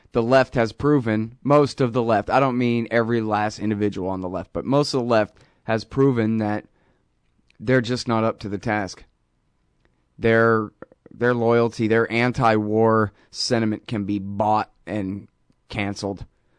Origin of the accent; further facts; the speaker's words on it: Texas, United States; I'm from Texas, man.